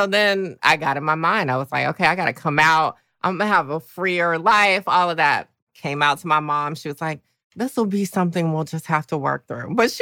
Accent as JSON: {"language": "English", "town": "Augusta", "region": "Georgia", "country": "United States", "tie": "born or raised there", "said": "So I grew up in Augusta, Georgia. Mm-hmm. And I grew up in a very Catholic, Black, traditionally Southern family."}